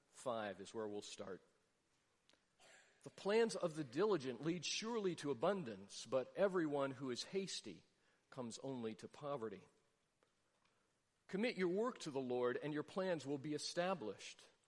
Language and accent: English; Nebraska, United States; also born or lived in Brussels, Belgium; the dreams that I cherished the most while I was growing up in Nebraska. One was to live on a lake. There aren't many lakes in Nebraska.